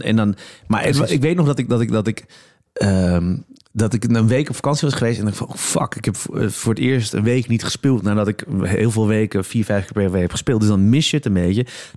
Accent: Amsterdam, North Holland, Netherlands; want ik ben in Amsterdam-Oost opgegroeid.

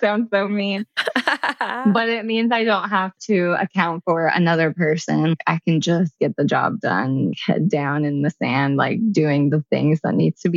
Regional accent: United States; I have the same feeling as an American though.

